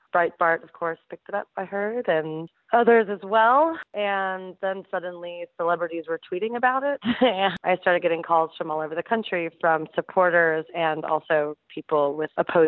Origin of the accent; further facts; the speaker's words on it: Pennsylvania, United States; now in Winston-Salem, United States; I moved from Pennsylvania and other cities up north. I grew up in Pennsylvania, in western Pennsylvania.